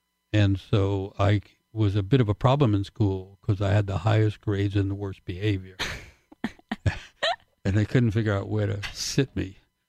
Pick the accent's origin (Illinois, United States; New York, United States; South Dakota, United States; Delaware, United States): New York, United States; Queens; also born or lived in Manhattan; Growing up in Queens and living in Queens and then in Manhattan. And poor Irish family.